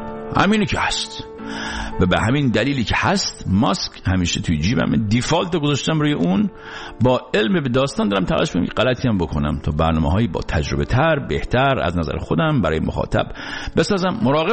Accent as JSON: {"language": "Persian", "country": "Iran", "moved": "yes", "said": "چون ما خارج از ایرانیم، حساب کتابمونم چی خارجی."}